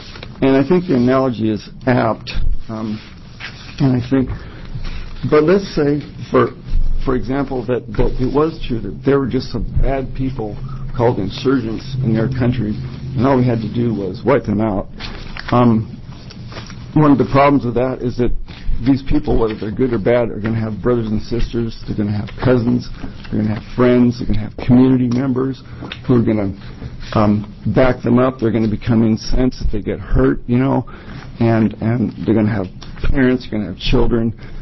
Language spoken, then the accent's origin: English; Corvallis, Oregon, United States; I'm from Corvallis